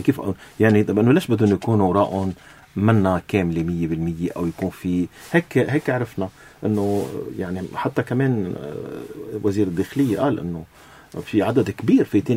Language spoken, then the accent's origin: Arabic; Lebanon; نحن كلبنانيين